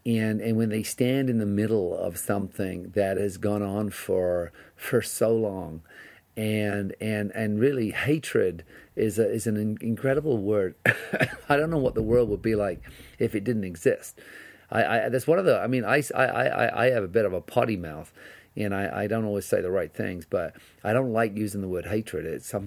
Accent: England, United Kingdom; growing up in England, where there was a lot of bombings

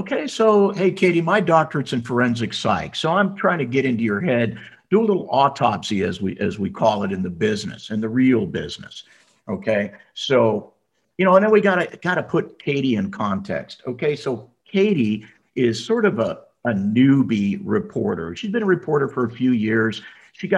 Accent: San Francisco, California, United States; As a guy that was born and raised in the People's Republic of San Francisco

